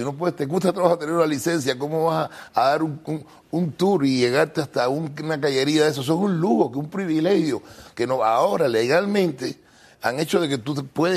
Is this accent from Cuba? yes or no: yes; Cuba